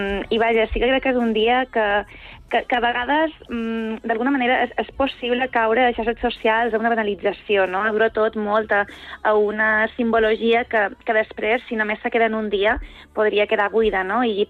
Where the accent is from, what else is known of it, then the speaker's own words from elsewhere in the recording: Sa Pobla, Balearic Islands, Spain; això de ses illes t'ho diuen el primer dia, també, que és més o menys quan també te diuen i tu d'on ets? I dius, de sa pobla.